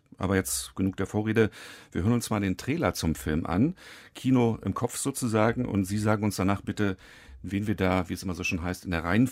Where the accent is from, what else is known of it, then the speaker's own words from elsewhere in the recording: East Germany, Germany; born there; Anfang oder Mitte der 60er Jahre des letzten Jahrhunderts geboren. Geboren im Osten, in der DDR